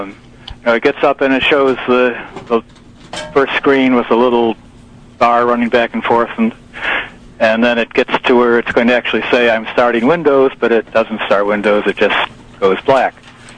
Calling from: Webster, New York, United States

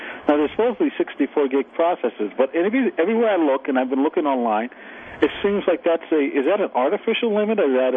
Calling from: Rochester, United States; From Rochester.

